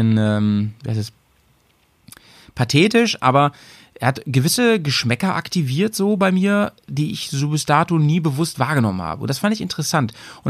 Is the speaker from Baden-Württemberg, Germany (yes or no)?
no; Hanover, Lower Saxony, Germany; in Hannover. Ich komme ja aus der Ecke eigentlich, ursprünglich.